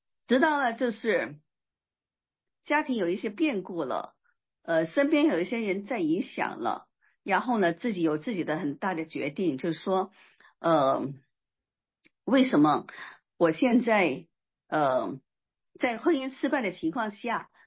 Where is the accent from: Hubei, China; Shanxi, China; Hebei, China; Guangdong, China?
Guangdong, China; moved away as an adult; now in Seattle, United States; 我是信徒哈，我是来自中国的广东省，我是客家人哈，我的祖籍是客家人